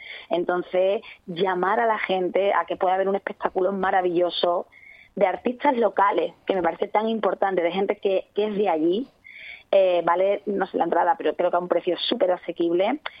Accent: Osuna, Andalusia, Spain; Claro, además yo soy de Osuna, o sea que yo soy paisana.

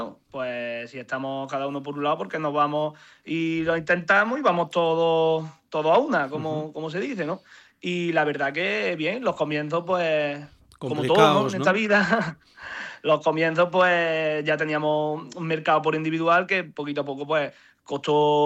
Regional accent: Andalusia, Spain; somos de cerca de Alameda e incluso ensayamos en Alameda y solemos estar mucho en el pueblo.

